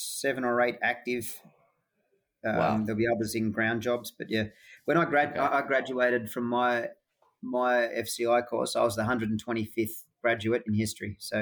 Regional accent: Australia; I, as an Australian, was allowed to participate in that conflict.

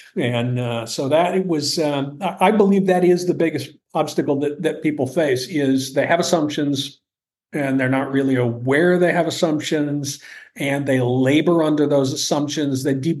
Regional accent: New York, United States; But the accent's still, you know, a big giveaway that we're from the Northeast.

